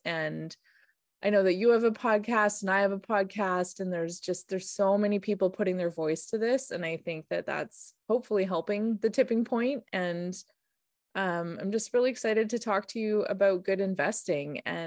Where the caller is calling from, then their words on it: British Columbia, Canada; I'm calling in from the Sayux territory in the Okanagan.